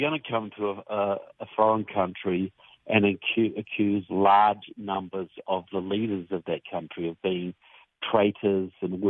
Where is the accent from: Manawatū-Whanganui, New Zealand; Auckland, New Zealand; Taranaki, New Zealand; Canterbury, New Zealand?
Canterbury, New Zealand; Christchurch; now in United States; I'm from Christchurch, New Zealand, but I've lived in the States for several years now